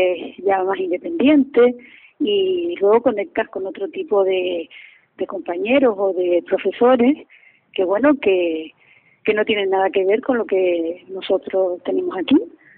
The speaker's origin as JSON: {"language": "Spanish", "region": "Canary Islands", "country": "Spain", "said": "he sabido, como buena canaria, salir de la jaula, volar y irme a otro sitio."}